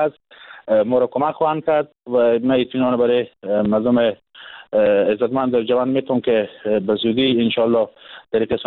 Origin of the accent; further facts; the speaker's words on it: Herat, Afghanistan; من اتفاقا در ولایت هرات کلان شدم، بزرگ شدم در حوزه غرب افغانستان و در این حال سالها در حکومت افغانستان و در چوکات نظام جمهوری من کار کردم.